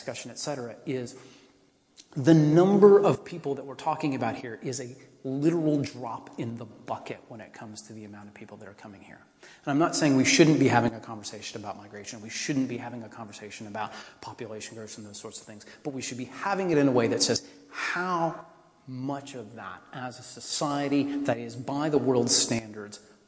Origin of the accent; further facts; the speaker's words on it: United States; I come from America. It's a big country. We got land everywhere.